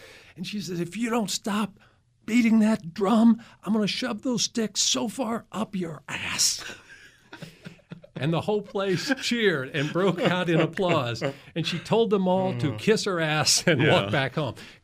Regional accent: Evansville, Indiana, United States; The God I grew up with in the Lutheran Church Missouri Synod in Evansville, Indiana, was this angry, bearded, white guy sitting on a cloud waiting for me to step out of line and throw me into hell, right?

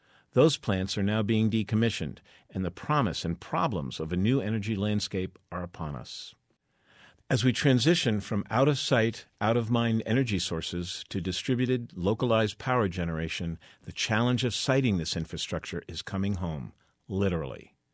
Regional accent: Panton, Vermont, United States; a sublime stretch of cropland adjacent to Dead Creek in my hometown of Panton.

